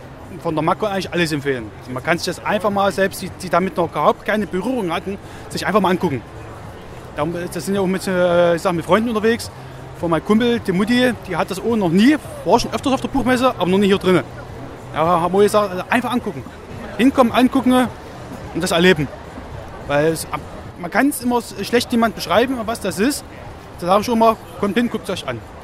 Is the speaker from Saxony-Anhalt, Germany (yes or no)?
yes; Zeitz, Saxony-Anhalt, Germany; Aus der Gegend kommen wir, aus Zeitz.